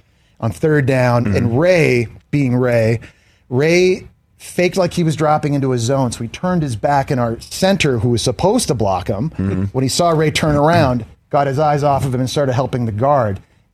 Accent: Canada; No. I'm Canadian.

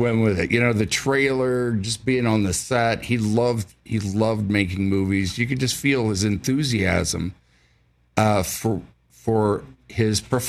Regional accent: Houston, Texas, United States; My brother was in it, and I drove his car up to Montana, and I was fresh from Houston. Still had turnip leaves on my shoulders

